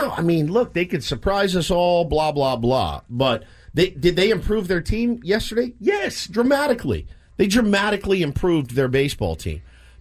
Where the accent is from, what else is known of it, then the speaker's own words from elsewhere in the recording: Texas, United States; Now, I'm from that area. I was kind of born and raised in the Metroplex. It's not the worst place to live.